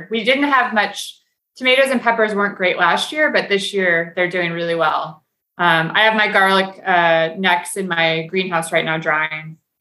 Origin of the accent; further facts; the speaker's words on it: California, United States; I'm very fortunate that I grew up in California, but we were in South Dakota for my dad's family.